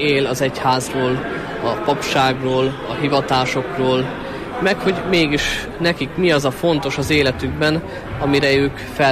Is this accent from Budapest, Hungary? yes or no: no; Gyöngyöspata, Heves, Hungary; Gyöngyöspotáról származom, és jelenleg 6 éves vagyok az EGRI érseki papnevelő intézetben, EGRI szemináriumban.